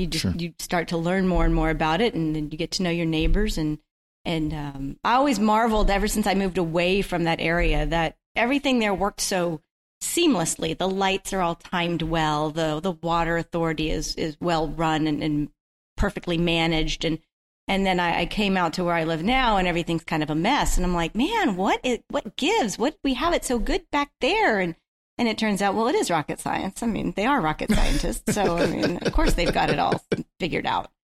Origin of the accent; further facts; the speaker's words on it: Houston, Texas, United States; As I mentioned, I grew up in Houston, so I really don't remember a time when we didn't know about the space program.